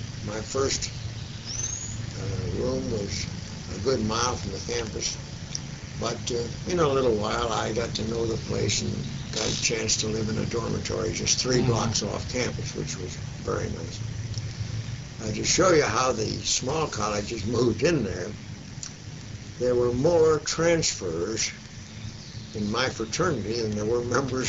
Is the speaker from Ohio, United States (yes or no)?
yes; Cincinnati, Ohio, United States; Well, I came from Cincinnati. I was born there, and so was my wife. In fact, we both lived in the same suburb.